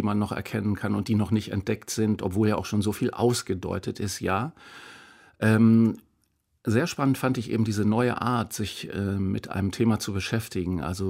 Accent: Berlin, Germany; Wir sind alle in West-Berlin aufgewachsen

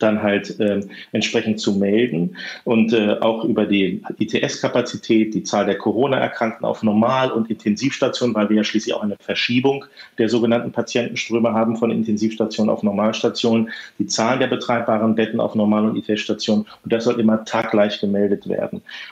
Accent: Braunschweig, Lower Saxony, Germany; ich komme jetzt aus dem Land Niedersachsen, komme auch aus Braunschweig.

